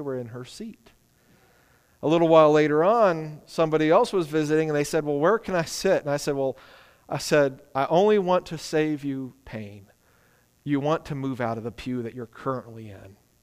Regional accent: United States; great, I'm an American. You know, 5.8 gallons.

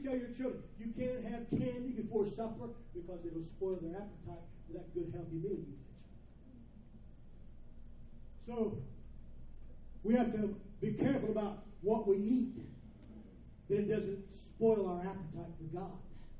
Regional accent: Ohio, United States; moved away as an adult; also born or lived in Kentucky; I grew up in Ohio. By birth, I'm a Yankee. Amen. By choice, I'm south of the Mason-Dixon line. I came to Kentucky to go to school as a Methodist boy, be a Methodist preacher.

